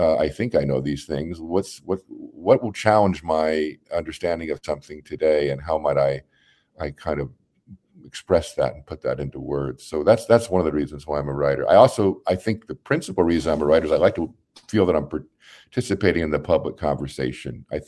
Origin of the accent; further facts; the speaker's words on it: Houston, Texas, United States; growing up in the Third Ward in Houston, what the Third Ward was like, how the interstates had destroyed the Third Ward